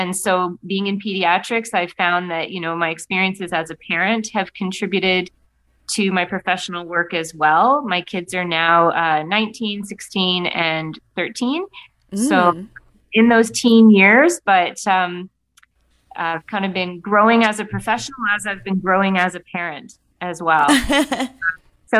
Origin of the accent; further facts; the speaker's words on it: Hamilton, Ontario, Canada; now in Guelph, Canada; As you said, I currently live in Guelph, but I grew up initially in Hamilton, and then we moved to Guelph